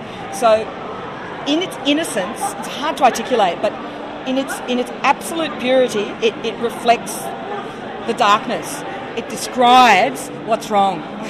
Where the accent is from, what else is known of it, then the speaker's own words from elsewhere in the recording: Australia; I'm an Australian